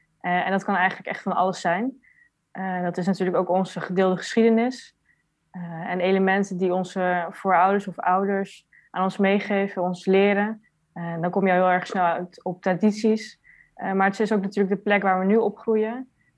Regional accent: Netherlands; born there; ik ben opgegroeid met een Surinaamse Hindoestaanse moeder en een vader uit Duitsland. En ik ben zelf geboren in Nederland.

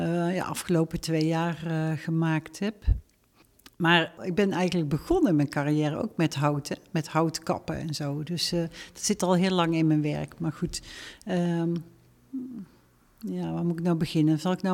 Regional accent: North Brabant, Netherlands; die worden ook in Brabant gemaakt waar ik vandaan kom.

